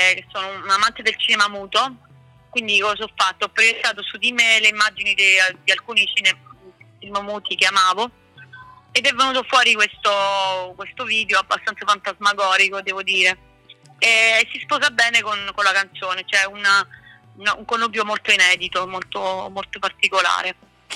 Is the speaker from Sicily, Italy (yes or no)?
yes; Messina, Sicily, Italy; also born or lived in Rome; perché provengo da un piccolo paese, comunque sono nata a Roma, però poi ho vissuto fino ai 20 anni, ho vissuto in questo paese della Sicilia